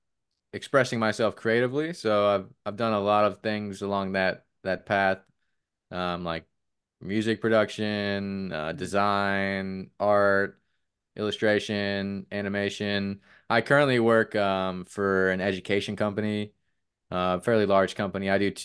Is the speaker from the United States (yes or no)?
yes; Florida, United States; So, but yeah, I'm from Florida.